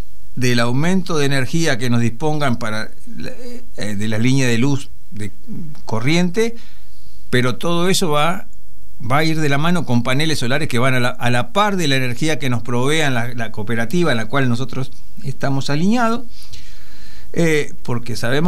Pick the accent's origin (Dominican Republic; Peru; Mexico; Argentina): Argentina; te quiero hacer un comentario de lo que siento como argentino